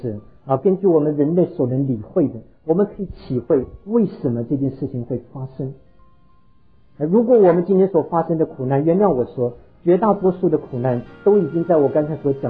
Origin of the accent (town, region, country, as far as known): Taiwan; born or raised there